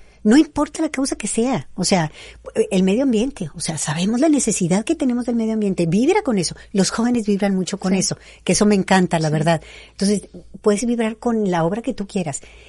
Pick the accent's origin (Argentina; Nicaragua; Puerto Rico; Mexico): Mexico; si no nos unimos todos como mexicanos, ¿a dónde vamos a ir?